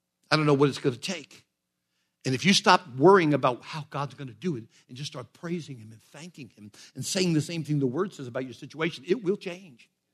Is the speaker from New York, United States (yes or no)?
yes; New York, United States; I said, well, I'm from New York.